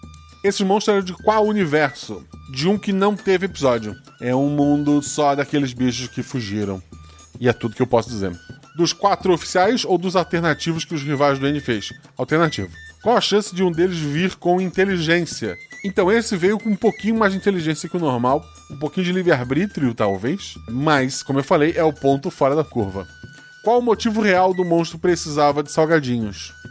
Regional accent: Northeast Region, Brazil; Por mais jogos na minha terra, Nordeste.

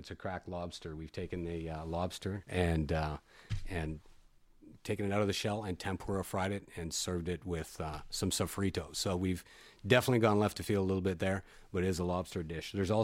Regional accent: Canada; I am Canadian.

